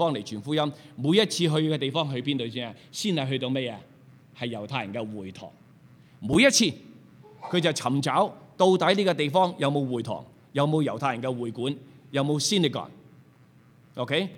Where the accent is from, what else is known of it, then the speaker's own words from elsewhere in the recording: China; 我哋中国人咁多教都唔信